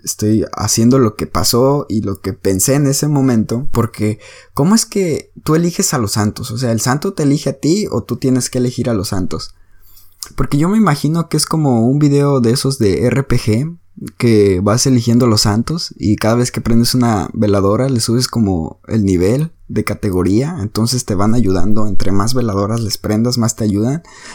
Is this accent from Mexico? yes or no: yes; San José de Gracia, Michoacán, Mexico; San José de Gracia, Michoacán, porque es un lugar donde yo nací y crecí